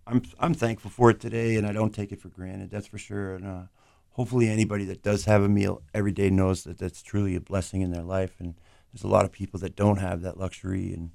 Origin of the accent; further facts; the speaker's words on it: New Hampshire, United States; moved away as an adult; now in Portland, United States; I'm actually from New Hampshire, and I came up here about 9 years ago.